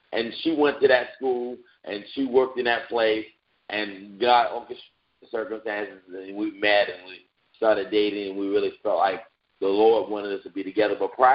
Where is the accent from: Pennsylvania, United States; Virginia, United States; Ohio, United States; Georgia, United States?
Virginia, United States; Virginia Beach; I was raised in Virginia. I'm from Virginia. Actually, I'm from Virginia, the Virginia Beach area. And so I was raised in a church, Rock Church in Virginia Beach with John and Ann Jimenez.